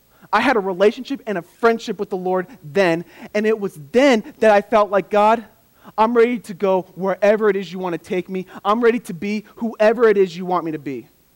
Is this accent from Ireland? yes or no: no; Riverside, California, United States; And I say, no, I'm from Riverside, I'm just pretty local.